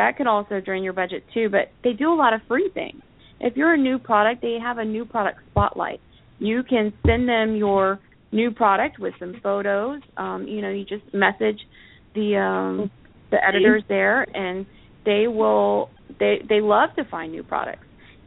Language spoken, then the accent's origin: English; Florida, United States; And being that I'm from Florida, and I always, every year, went to the Orlando show, no matter where I lived, I would always fly down to the Orlando show.